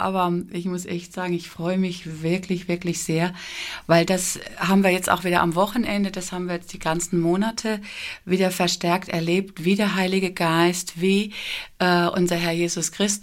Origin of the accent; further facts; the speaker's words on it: South Africa; Ich bin in Südafrika geboren, ich bin groß geworden. Ich habe hier Sprachgebräuche, auch im Englischen in dem Fall.